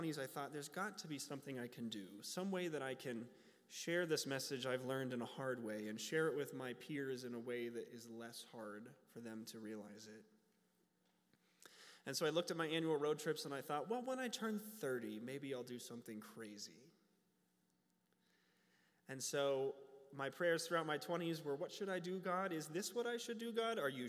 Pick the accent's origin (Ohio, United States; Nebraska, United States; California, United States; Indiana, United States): Nebraska, United States; Growing up in Nebraska, my exposure to the LGBT community was almost exclusively what I saw on TV